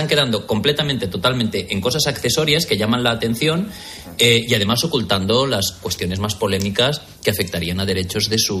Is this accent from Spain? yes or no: yes; Valencian Community, Spain; y en pueblos de mi tierra, en Valencia